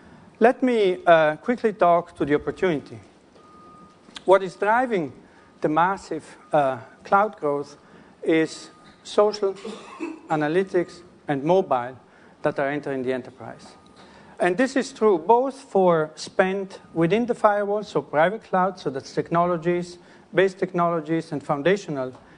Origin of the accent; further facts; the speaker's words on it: Italy; I didn't know that they would play a video of my home country. So I'm Italian, so I can talk to Parmigiano Reggiano.